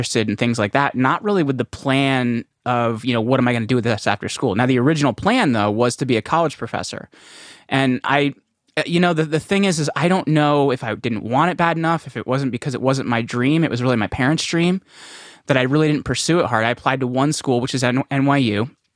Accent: Hamburg, New Jersey, United States; So I grew up in Hamburg, New Jersey. Like New Jersey's kind of like a point. We're right here, right below High Point Mountain. So I grew up in a small town, 5/8 of a mile in size.

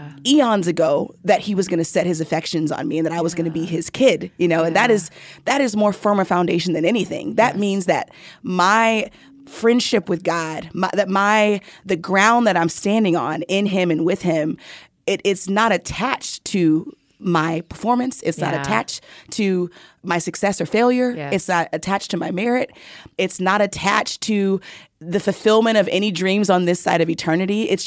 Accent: Houston, Texas, United States; now in Dallas, United States; In Texas, yes. I grew up in Houston.

